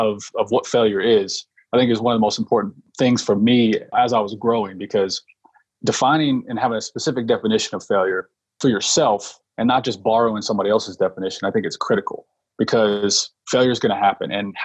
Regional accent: Oklahoma, United States; Yeah, no, I grew up in Oklahoma, joined the military at 17

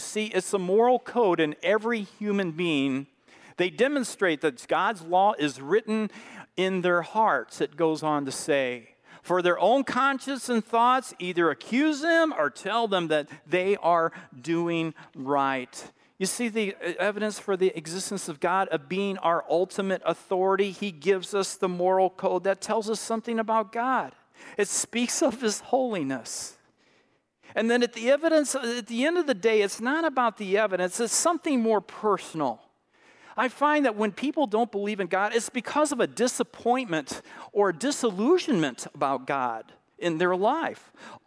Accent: St. Louis, Missouri, United States; We grew up in St. Louis and went to the Pilliard Farm a lot and played a lot when we were cousins.

